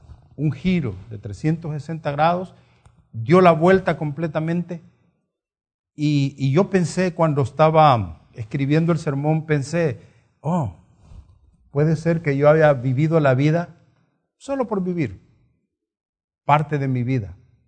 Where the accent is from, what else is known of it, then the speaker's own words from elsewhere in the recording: San Salvador, El Salvador; moved away as an adult; A los 30 años vine de San Salvador